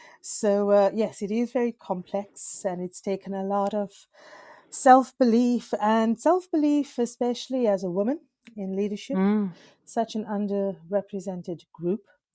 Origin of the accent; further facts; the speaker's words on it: South Africa; now in Watford, United Kingdom; in apartheid South Africa. So, you know, for me, there was no equity and very limited opportunity as a South African Indian.